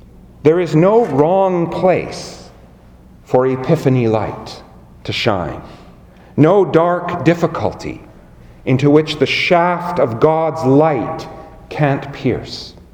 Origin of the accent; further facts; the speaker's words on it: Abbotsford, British Columbia, Canada; I had previously made a vow that I would never live in Abbotsford again, my hometown.